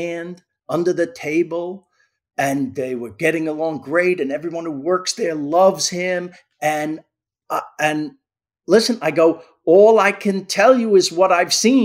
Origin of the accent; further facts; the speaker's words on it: Queens, New York, United States; We don't know each other except we're both from Queens.